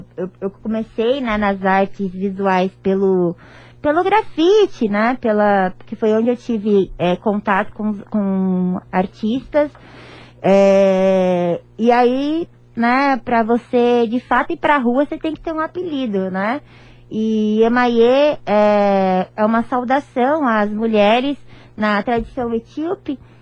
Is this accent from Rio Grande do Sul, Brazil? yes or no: no; São Joaquim da Barra, São Paulo, Brazil; moved away as an adult; Eu sou de São Joaquim da Barra, nascida e criada lá, mas eu fui para São Paulo com 19 anos.